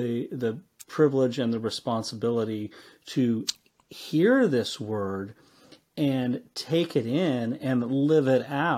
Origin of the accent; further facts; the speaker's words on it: West Coast, United States; I'm from the West Coast, and so their kickoff time is at 10 p.m. on 10:30 on Saturday night.